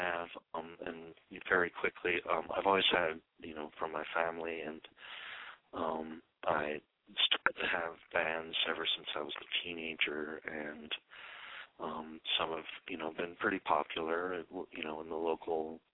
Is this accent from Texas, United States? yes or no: no; New Jersey, United States; moved away as an adult; also born or lived in Ohio / Boston; I was born in Ohio and raised. I grew up pretty much in New Jersey